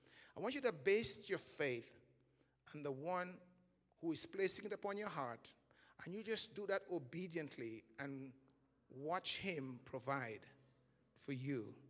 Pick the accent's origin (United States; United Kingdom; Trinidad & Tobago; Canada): Trinidad & Tobago; So I'm from Trinidad. That's in the Caribbean, not Colorado.